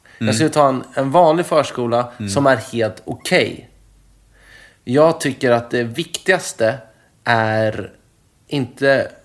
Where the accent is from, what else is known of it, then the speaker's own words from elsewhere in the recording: Stockholm, Stockholm County, Sweden; För att också i Stockholm, så där jag växte upp, så var förskolegårdarna gigantiska.